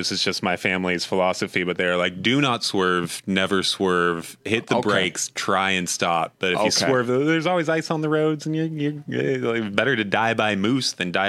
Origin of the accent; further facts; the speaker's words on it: Alaska, United States; Like we were born and raised in Alaska and I never made it to Sitka cause I couldn't, I didn't have a boat or an airplane.